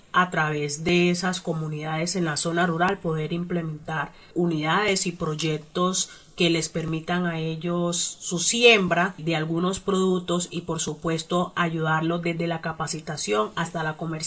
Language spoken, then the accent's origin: Spanish; Buenaventura, Valle del Cauca, Colombia; Sí, yo soy de Buenaventura, de hecho.